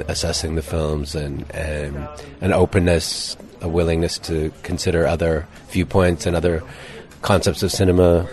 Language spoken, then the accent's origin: English; Canada; except I'm the outsider, I'm the Canadian.